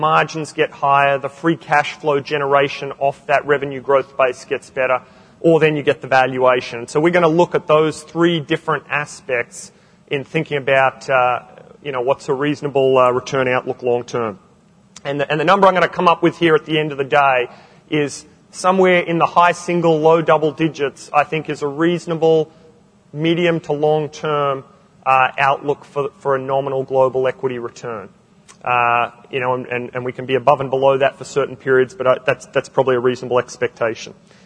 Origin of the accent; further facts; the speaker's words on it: Canberra, Australian Capital Territory, Australia; moved away as an adult; also born or lived in Sydney; now in Baltimore, United States; Born and raised in Canberra, college here in Sydney, and actually my folks live in Perth, but I'm over in Baltimore in the States now.